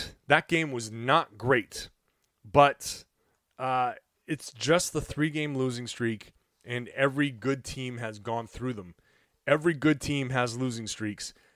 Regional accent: Boston, Massachusetts, United States; I'm obviously a Patriots fan because I grew up in New England, in and around Boston. So I'm a Patriots guy.

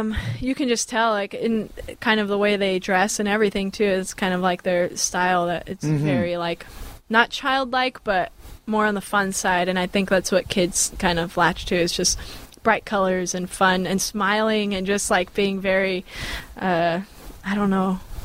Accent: California, United States; if I choose this one, I have to spell it B-A-Y, because I'm from the Bay Area.

